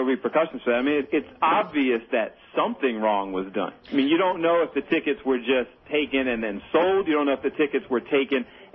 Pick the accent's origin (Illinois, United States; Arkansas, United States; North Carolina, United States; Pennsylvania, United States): Illinois, United States; Chicago; Liz, I got to tell you … I'm from Chicago, and this young guy talks about us from the Midwest being country.